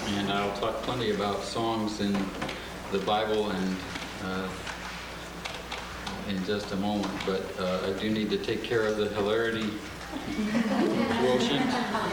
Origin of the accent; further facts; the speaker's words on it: Valparaiso, Indiana, United States; I'm from Valparaiso, Indiana